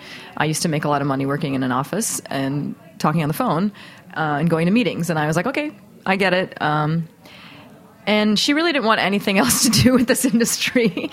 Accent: London, United Kingdom; born there; Well, I was born in London.

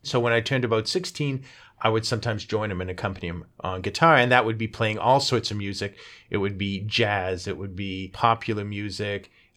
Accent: North York, Ontario, Canada; I grew up in North York.

